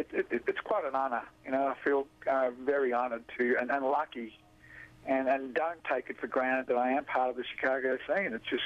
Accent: Australia; I grew up in Australia, obviously

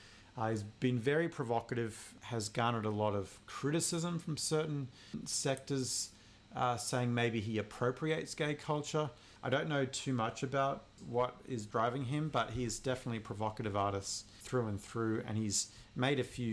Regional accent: Australia; And I did experience that myself growing up in Australia.

